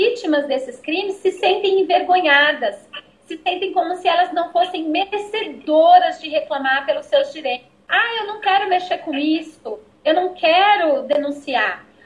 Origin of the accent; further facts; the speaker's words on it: São Paulo, Brazil; Nós vivemos aqui no Nordeste, eu não sou daqui, mas eu tenho filhas nordestinas, me considero nordestinas, e eu sou de São Paulo